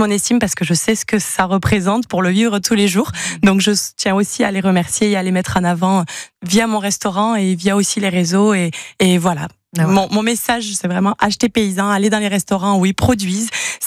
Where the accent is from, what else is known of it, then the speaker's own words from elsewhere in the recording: Colomiers, Occitanie, France; Moi, je suis toulousaine à la base, de Colomiers précisément.